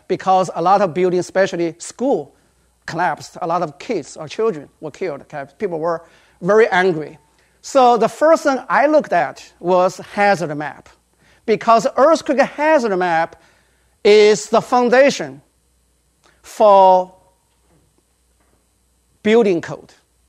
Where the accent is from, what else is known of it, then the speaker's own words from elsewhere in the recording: Sichuan, China; this earthquake in 2008 that happened in Sichuan province, by the way, my hometown.